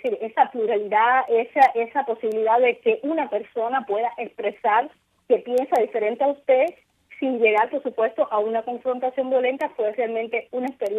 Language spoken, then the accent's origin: Spanish; Cuba